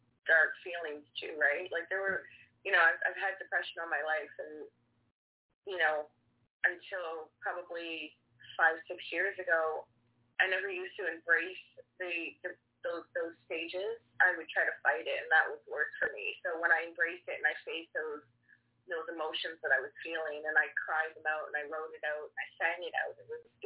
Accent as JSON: {"language": "English", "country": "Canada", "said": "once I opened my mouth, they hear the A, and so they know I'm from Canada."}